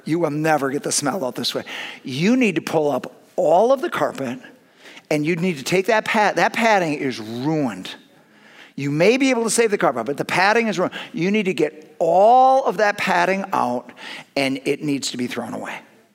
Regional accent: Madison, Wisconsin, United States; I'm from Madison. I went to school in Madison since 1980.

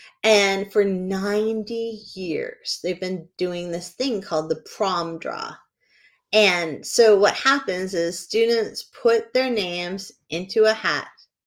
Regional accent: Bedford, New Hampshire, United States; Like, you were from Florida, but I was from New Hampshire, and I was in a big city for New Hampshire.

